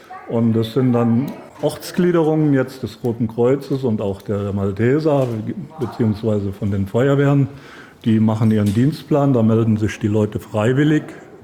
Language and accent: German; Schöndorf, Rhineland-Palatinate, Germany; Das wäre jetzt in meinem Heimatort in Schöndorf unser Gasthaus.